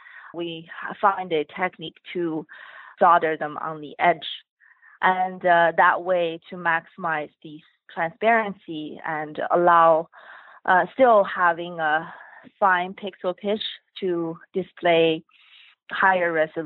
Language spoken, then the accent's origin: English; Vancouver, British Columbia, Canada; I grew up in Canada, went to school here in Vancouver.